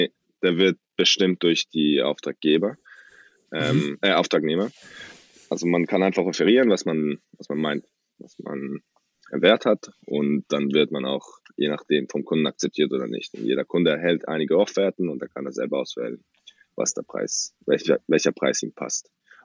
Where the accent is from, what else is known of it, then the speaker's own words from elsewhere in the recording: Switzerland; Wir kommen aus der Schweiz, sind drei 20-Jährige.